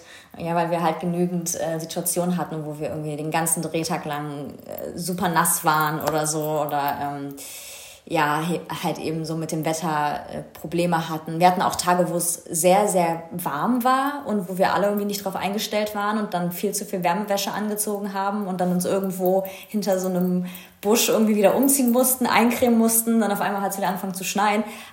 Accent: Berlin, Germany; Ich bin ein absolutes Stadtkind. Ich bin in Berlin aufgewachsen, in Moabit, und wohne hier schon mein ganzes Leben

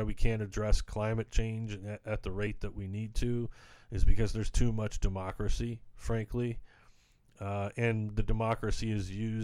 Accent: United States; I'm American, so the closest I've got is, you know, Trump, and it's done horrible things to the United States.

